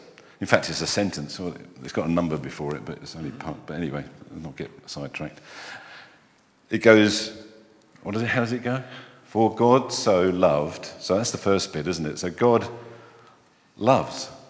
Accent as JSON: {"language": "English", "region": "London", "country": "United Kingdom", "tie": "born or raised there", "said": "I was brought up in London. I suppose with all these little dates, you can probably work out my age, so there you go. I was born quite a long time ago."}